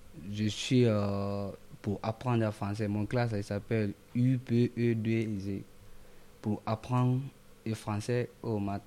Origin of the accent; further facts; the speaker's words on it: Conakry, Guinea; now in Saint-Étienne, France; Je suis guinéen, je viens de la Guinée-Conakry. Bon, j'ai 16 ans. Je suis étudié en France, ici à Ville, à Saint-Étienne